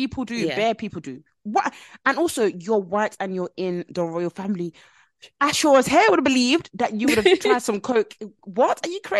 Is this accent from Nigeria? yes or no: yes; Nigeria; As a Nigerian, I don't know. As a Nigerian, I really don't know.